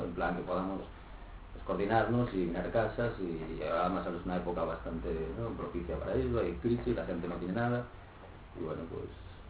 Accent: Ferrol, Galicia, Spain; soy de Ferrol, yo no soy de Coruña, ¿no? Sí, de aquí soy ferrolano.

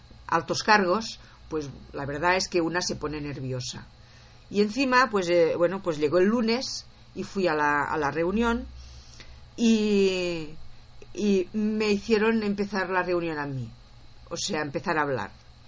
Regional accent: Catalonia, Spain; accent: Catalan; mi acento pues era catalán, porque soy catalana.

